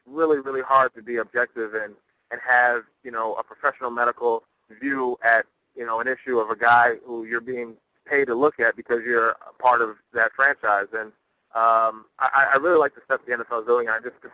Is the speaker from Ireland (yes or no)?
no; New Jersey, United States; being a Northerner, a Yankee, from New Jersey, and going down to Florida State was a lot of fun.